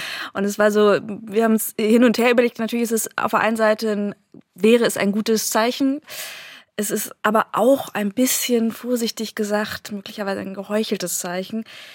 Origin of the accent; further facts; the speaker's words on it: Bremen, Germany; Früher als Kind Werder, ich komme ja aus Bremen